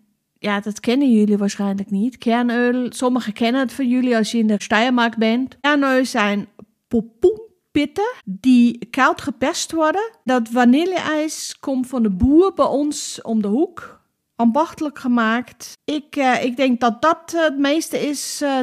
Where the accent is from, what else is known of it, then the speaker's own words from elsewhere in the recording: Austria; Ik heb eigenlijk na zoveel jaren heimwee gekregen. En ben nu weer in Oostenrijk. In de omgeving waar ik opgegroeid ben.